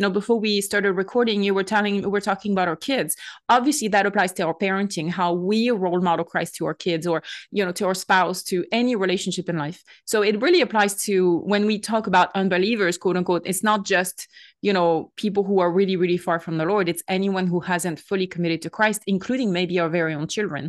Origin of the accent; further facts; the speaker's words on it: France; English is a second language; now in United States; I'm French, as you might hear from my accent. And so even though I currently live in the States, I'm living in a different culture.